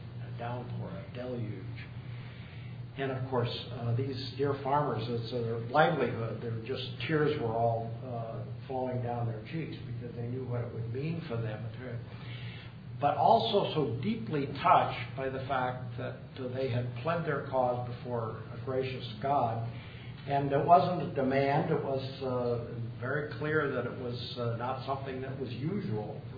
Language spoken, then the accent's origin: English; Minnesota, United States; I grew up in Minnesota in a farming community, so you live and die with the rain.